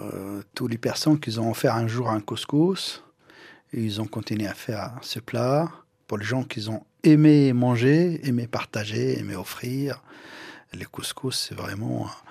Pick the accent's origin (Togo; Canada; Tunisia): Tunisia; now in France; Ben moi j'ai grandi en Tunisie